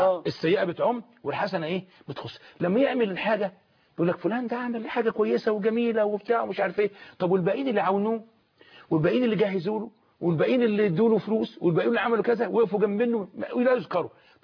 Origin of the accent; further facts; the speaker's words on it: Suez, Suez Governorate, Egypt; يعني إنه في عندنا في السويس